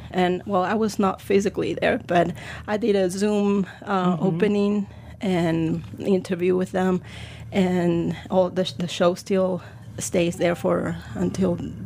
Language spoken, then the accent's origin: English; Argentina; also born or lived in Italy; I grew up in Argentina and in Italy as well.